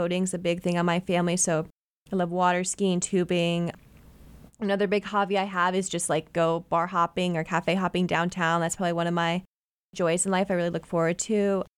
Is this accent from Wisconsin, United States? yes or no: yes; Milwaukee, Wisconsin, United States; now in Springfield, United States; It was very similar to where I grew up in Milwaukee, Whitefish Bay was the name of the neighborhood